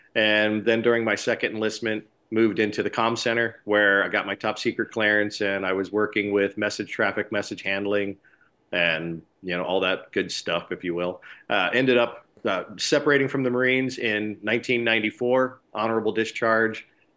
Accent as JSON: {"language": "English", "region": "Maryland", "country": "United States", "tie": "born or raised there", "said": "I grew up in Maryland. So East Coast, went to Parris Island."}